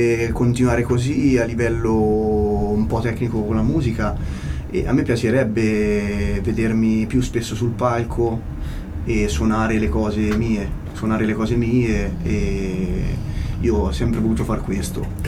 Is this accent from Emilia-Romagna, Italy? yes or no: yes; Bologna, Emilia-Romagna, Italy; perché noi siamo di Bologna